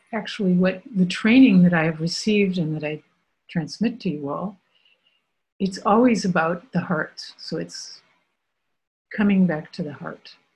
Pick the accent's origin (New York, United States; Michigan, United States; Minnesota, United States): Minnesota, United States; Minneapolis; I grew up in Minneapolis. I lived there for the first 20 years of my life. I still have family there.